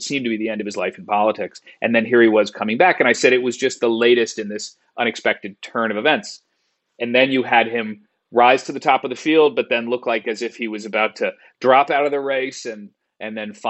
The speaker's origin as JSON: {"language": "English", "country": "United States", "said": "I'm an American, but I was abroad for 10 years and I moved back to Washington."}